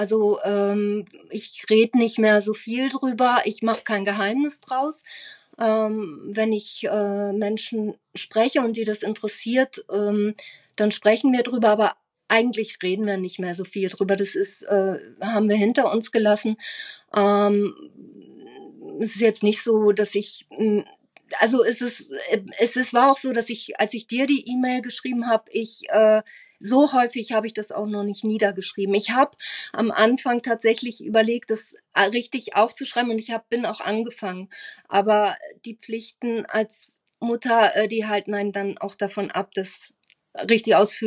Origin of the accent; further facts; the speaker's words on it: Northern Germany, Germany; now in Styria, Austria; ich komme aus Norddeutschland und lebe jetzt seit 5 Jahren in Österreich, in der Steiermark.